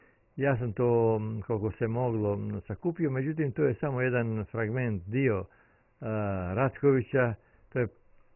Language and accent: Serbian; Prekornica, Montenegro; Jeste, slučajno je tako da smo svi iz porijeklom sa Ljubotinje. Ja sam iz Prekornice. U stvari, prije 300 godina smo mi došli u Bar iz nekih razloga, vjerojatno krvne osvete